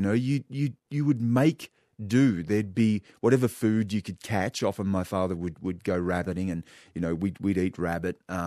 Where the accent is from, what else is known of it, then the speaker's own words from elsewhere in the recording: Griffith, New South Wales, Australia; born there; I grew up everywhere. I was born in Griffith in New South Wales in 1963. My father, that was basically where my father was from. He was from the Wiradjuri people, central western New South Wales. My mother was a Gumilaroi woman from Coonabarabran.